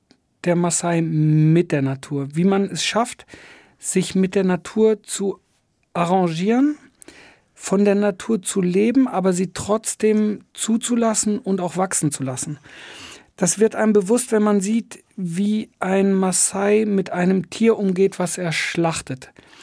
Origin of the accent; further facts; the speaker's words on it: Switzerland; Ich komme aus der Schweiz und wir sind mit unseren Eltern früher viel Pilze suchen gegangen und so.